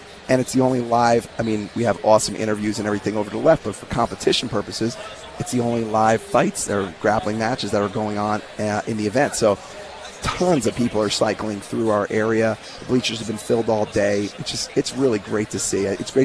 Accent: New Jersey, United States; It's in Morristown, New Jersey, my home state.

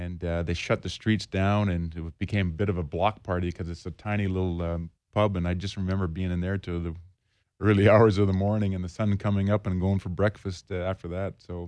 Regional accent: Edmonton, Alberta, Canada; for me, growing up in Edmonton and being able to play in Edmonton

